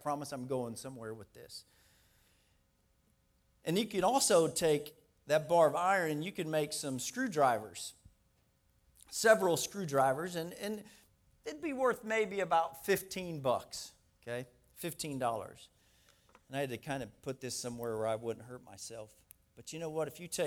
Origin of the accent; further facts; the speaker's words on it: Midwest, United States; I'm from the Midwest, so I can't wait to get home.